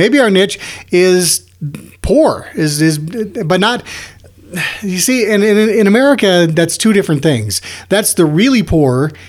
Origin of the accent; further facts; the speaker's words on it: South Dakota, United States; You know, I told you the story when I grew up in South Dakota, how we got our first black family.